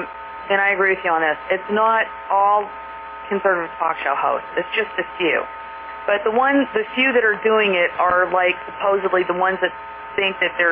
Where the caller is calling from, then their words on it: Columbus, Ohio, United States; Hi, Kevin. … from Columbus.